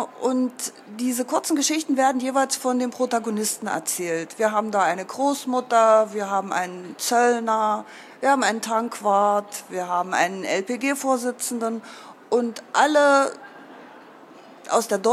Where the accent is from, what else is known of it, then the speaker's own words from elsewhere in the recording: Thuringia, Germany; Ich bin am Fuße einer mittelalterlichen Burg aufgewachsen, eine kleine Burg, die relativ unbekannt ist im Südharz, die Burg Lora.